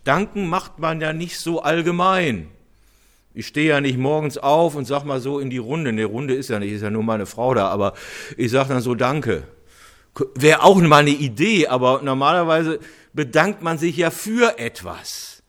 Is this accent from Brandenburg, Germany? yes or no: no; Cologne, North Rhine-Westphalia, Germany; in meiner Heimatstadt Köln